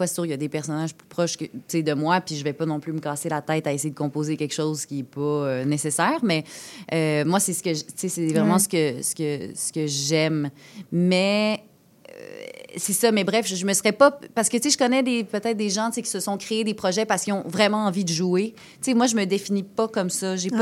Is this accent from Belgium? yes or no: no; Quebec City, Quebec, Canada; moved away as an adult; also born or lived in Montreal; Moi, je viens de Québec, premièrement. À 19 ans, je suis rentrée à l'école de théâtre à Saint-Hyacinthe, où j'ai fait ma formation d'actrice. Puis, à 22 ans, j'ai fini ça, cette formation-là, puis j'ai déménagé à Montréal